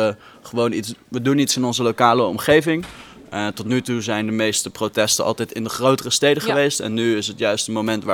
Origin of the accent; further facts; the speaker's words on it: Rotterdam, South Holland, Netherlands; Ik kom zelf uit Rotterdam, van origine. En dat is toch wel wat meer grote stad